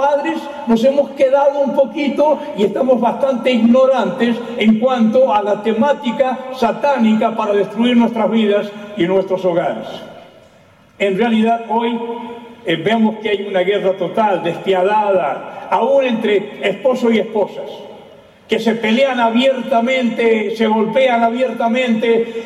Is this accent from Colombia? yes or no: no; Argentina; Pero en mi país, en Argentina, no hay un bip